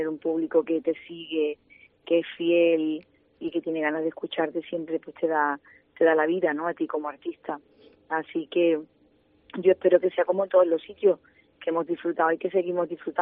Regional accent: San Fernando, Andalusia, Spain; luego el 16 estoy en San Fernando, en mi tierra.

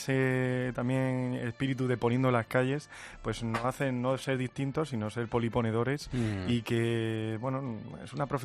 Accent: Cartagena, Region of Murcia, Spain; Y en mi caso de Cartagena.

